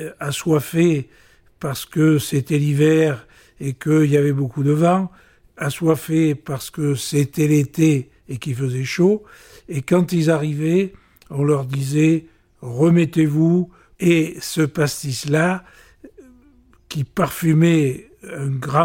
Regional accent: Manosque, Provence-Alpes-Côte d'Azur, France; je suis originaire de Manosque, qui se situe à 20 km de Fort-Calquier. Donc, je suis né et j'ai grandi dans cette Haute-Provence où j'apprécie particulièrement la chaleur, le soleil, la lumière.

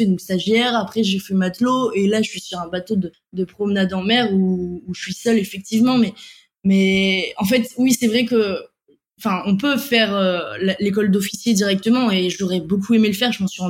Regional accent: Brittany, France; je suis bretonne

